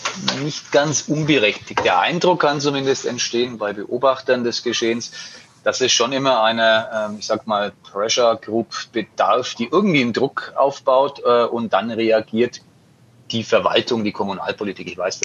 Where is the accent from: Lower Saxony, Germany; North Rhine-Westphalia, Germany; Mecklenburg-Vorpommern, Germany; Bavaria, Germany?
Bavaria, Germany; Nuremberg; warum macht meine Heimatstadt nicht endlich mal vernünftige Plätze? Ich wohne unweit des Mögeldorfer Plarrers.